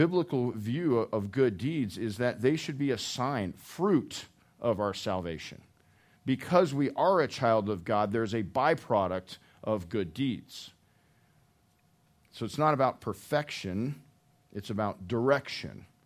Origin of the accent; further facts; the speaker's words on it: Boulder, Colorado, United States; I was born and raised in Boulder. Boulder is very transient that way.